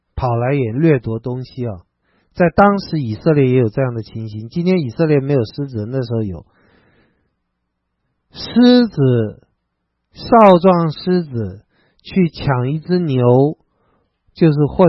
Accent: Taiwan; 我是从台湾来的，不是从中国大陆来的。

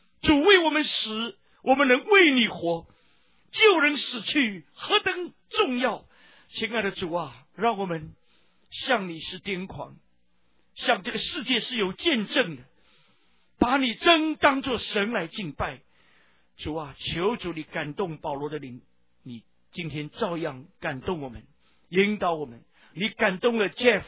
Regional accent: China; 我说我们中国人是巴不得把孩子赶紧送到你们美国去念书

